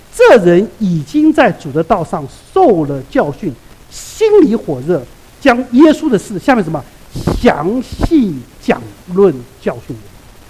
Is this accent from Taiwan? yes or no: yes; Taiwan; 我在台湾长大的